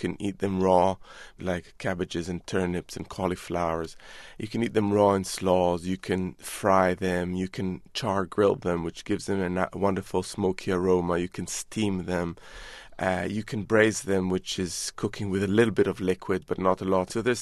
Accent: Jerusalem, Jerusalem District, Israel; I grew up in Jerusalem in the Middle East, and in various parts of the Middle East and Asia, the diet is very plant-based and doesn't include lots of meat in it.

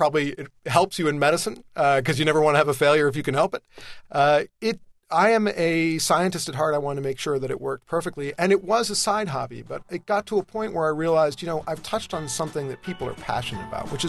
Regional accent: California, United States; I grew up in Southern California, probably had my first wine at a reasonably illegal age.

